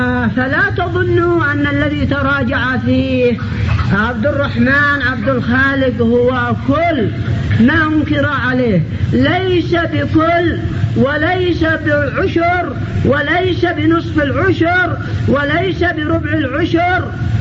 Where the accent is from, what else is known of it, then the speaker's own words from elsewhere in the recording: Yemen; المجلة الشحاثة عندنا في اليمن